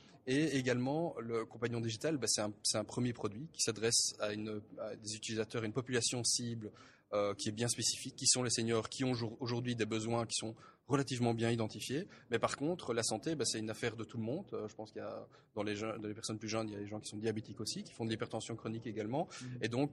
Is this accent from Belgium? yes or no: yes; Belgium; C'est vrai que moi, en tant que Belge, c'est vrai que je n'avais pas connaissance de cet organisme.